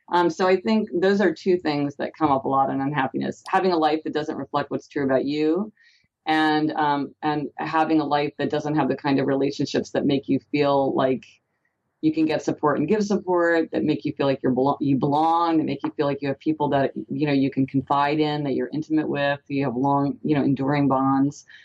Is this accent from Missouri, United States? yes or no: yes; Kansas City, Missouri, United States; I'm from Kansas City, Missouri. I don't know if people know that or not.